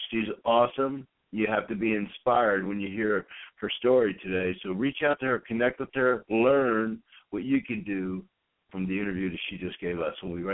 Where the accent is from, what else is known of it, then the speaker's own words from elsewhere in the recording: Norristown, Pennsylvania, United States; Now, so I grew up in a little town next to Valley Forge called Norristown, Pennsylvania